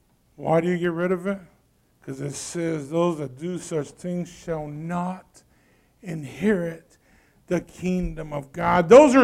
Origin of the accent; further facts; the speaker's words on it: Brazil; I grew up in Brazil and South America, where witchcraft is very heavy.